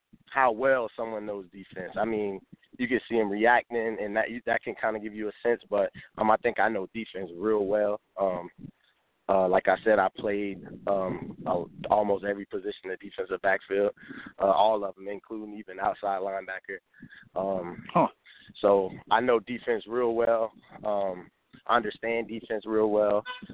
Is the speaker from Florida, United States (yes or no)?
yes; Florida, United States; I'm from Florida. My school is in Florida. We've only played teams down here in the South for the most part.